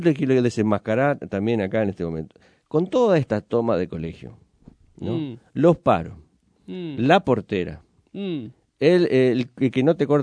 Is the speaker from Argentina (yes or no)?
yes; Argentina; si yo hay algo que me siento orgulloso como argentino